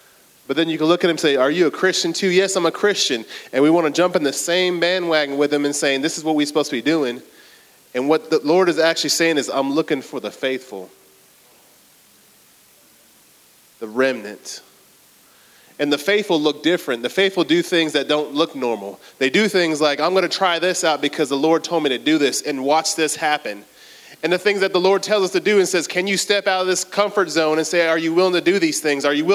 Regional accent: British Virgin Islands; I'm British and I'm from Virgin Islands. So if you throw those two together, well, I'm nothing American or African.

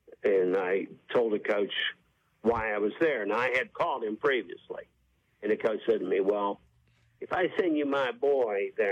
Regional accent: Trafford, Pennsylvania, United States; Well, you know, we grew up in Trafford. We went to college at Youngstown together

